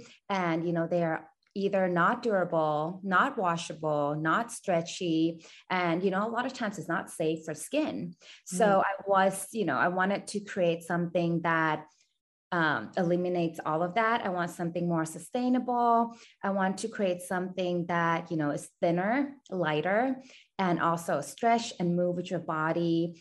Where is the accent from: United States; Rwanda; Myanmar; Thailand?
Thailand; I was born and raised in Thailand.